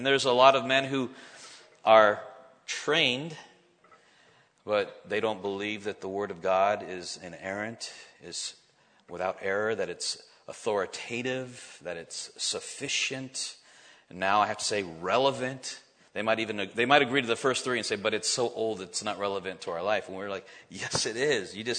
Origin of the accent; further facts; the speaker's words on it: California, United States; I grew up in California, so I think the Catholicism in California and close to Mexico is similar to the Catholicism in the Philippines.